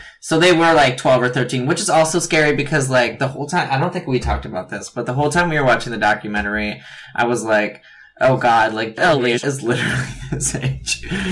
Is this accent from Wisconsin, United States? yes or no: yes; Wisconsin, United States; We lived in Waukesha County, and, like, Waukesha was the next town over from us.